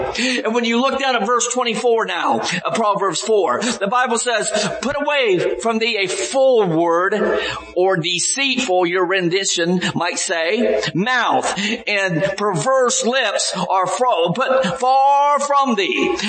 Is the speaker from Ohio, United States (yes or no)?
yes; Ohio, United States; also born or lived in Florida / Tennessee; Been in Florida for a while, Tennessee, but I'm from Ohio.